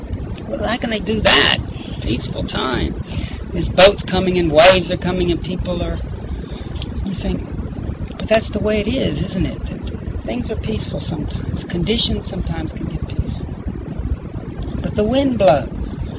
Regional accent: Tennessee, United States; It's like I grew up in Tennessee on a lake water, body of water.

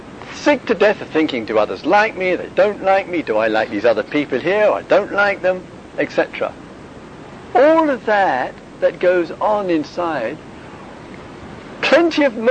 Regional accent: England, United Kingdom; The only reason that the other monks and nuns knew that I was from the West was obvious. It was a clue. And they probably knew I was English because I was also far too lazy to spend the time learning Thai language.

